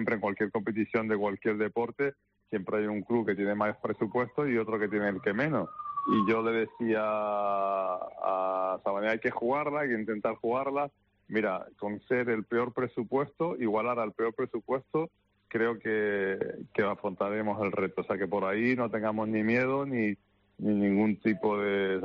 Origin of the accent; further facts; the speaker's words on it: Canary Islands, Spain; Y acostumbrados estamos y asumidos lo tenemos, y los jugadores lo entienden, y nosotros como Gran Canarios